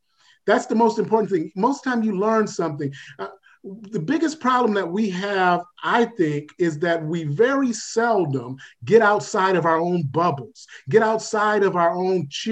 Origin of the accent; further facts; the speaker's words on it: Detroit, Michigan, United States; I grew up in Detroit, Michigan.